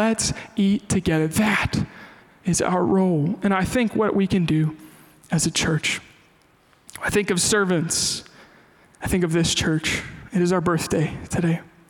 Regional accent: Kansas, United States; Man, maybe it's because I'm from Kansas and I like barbecue.

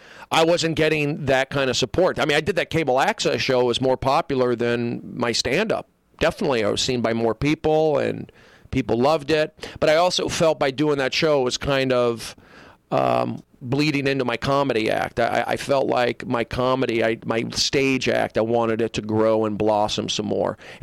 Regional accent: West Coast, United States; You know, I'm a West Coast guy

